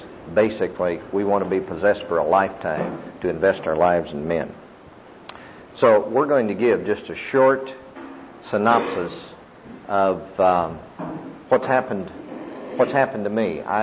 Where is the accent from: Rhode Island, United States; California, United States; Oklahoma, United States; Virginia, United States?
Oklahoma, United States; Norman; I'm a businessman from Norman, Oklahoma